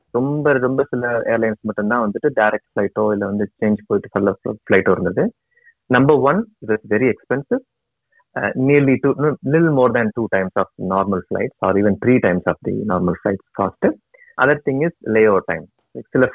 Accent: Madurai, Tamil Nadu, India; now in Singapore; என்னுடைய பூர்வீகம் மதுரை, என்னுடைய மனைவியோட பூர்வீகமும் மதுரை.

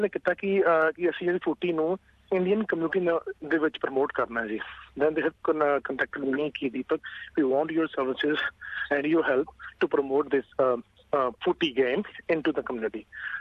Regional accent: Chandigarh, India; ਮੈਂ ਪਿੱਛੋਂ ਜੀ ਚੰਡੀਗੜ੍ਹ ਤੋਂ ਬਿਲੋਂਗ ਕਰਦਾ

